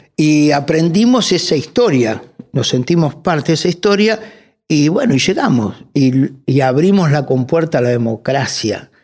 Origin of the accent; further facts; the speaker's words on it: Lanús, Buenos Aires Province, Argentina; Yo soy de Lanús, en ese momento estaba...